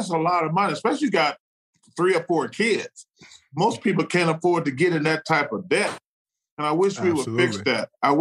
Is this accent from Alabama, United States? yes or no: yes; Alabama, United States; I'm very aware of racism. I grew up in Alabama.